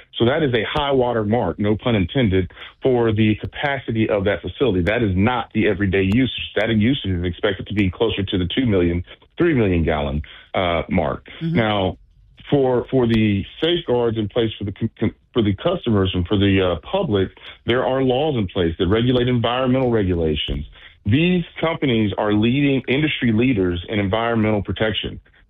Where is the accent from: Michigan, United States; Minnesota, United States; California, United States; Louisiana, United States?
Louisiana, United States; Shreveport; I'm from West Shreveport. I grew up in that area.